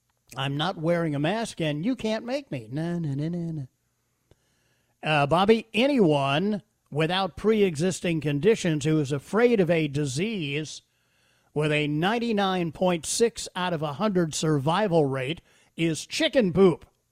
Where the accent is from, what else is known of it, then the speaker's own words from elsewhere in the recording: Michigan, United States; My home state is Michigan.